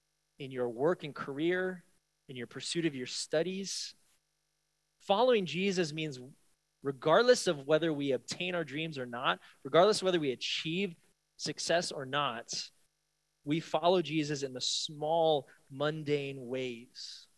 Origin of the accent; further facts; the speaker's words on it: San Francisco, California, United States; And I'm gonna start in my hometown of San Francisco.